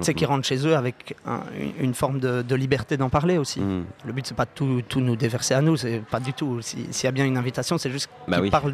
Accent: Belgium; on est belge.

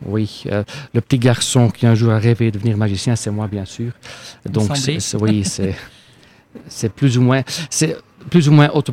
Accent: Antwerp, Flanders, Belgium; first language Flemish; French is a second language; Je viens du nord de la Belgique, Anvers, et là, spreekt men Vlaams. On parle le flamand.

